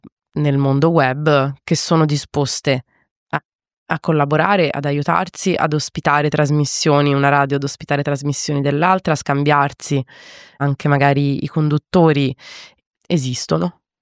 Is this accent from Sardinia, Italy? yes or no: no; Florence, Tuscany, Italy; now in Rome, Italy; io sono olandese, ma tedesca, ma io in realtà sono cresciuta a Firenze e poi sono trasferita a Roma